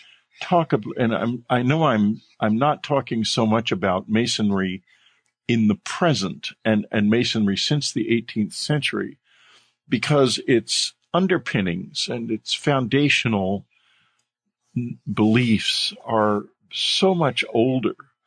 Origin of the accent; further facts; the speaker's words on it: the South, United States; Of course, I'm a Southerner, so I understand things like third cousins twice removed very well.